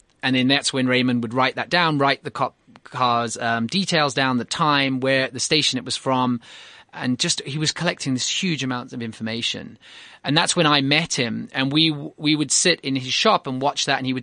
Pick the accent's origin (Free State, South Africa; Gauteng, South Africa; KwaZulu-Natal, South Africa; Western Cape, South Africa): Western Cape, South Africa; Cape Town; born or raised there; also born or lived in North England